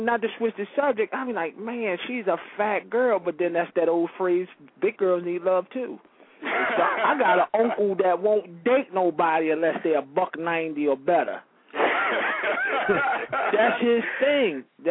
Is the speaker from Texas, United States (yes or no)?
no; Philadelphia, Pennsylvania, United States; Because I come from North Philadelphia in the projects, oldest child, and that's a little city in itself if you live in the projects.